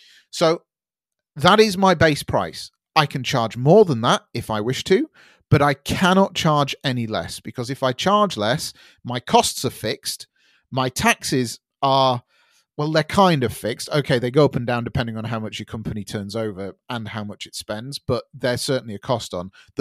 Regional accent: United Kingdom; I'm very British like that.

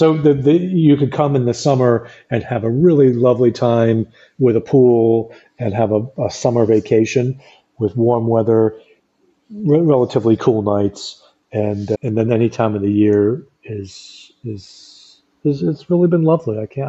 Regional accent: New York, United States; now in France; I haven't had that since I grew up in New York. So almost 40 years.

